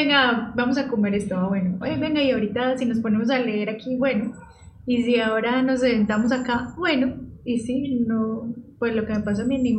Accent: Colombia; la primera vez que yo salí de Colombia fue en el 2004, que fui a Londres.

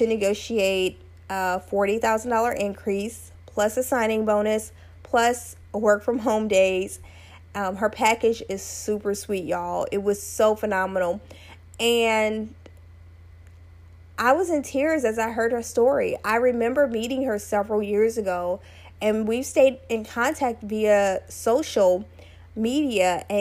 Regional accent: Slidell, Louisiana, United States; But of course, you all know I am from Slidell, Louisiana. So I have plenty of family and friends in Louisiana.

